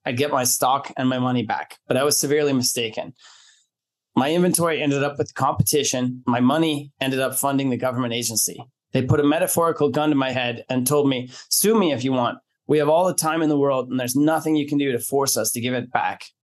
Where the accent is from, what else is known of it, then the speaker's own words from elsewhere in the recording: California, United States; I grew up in Silicon Valley and was lucky enough to be selected for Stanford University.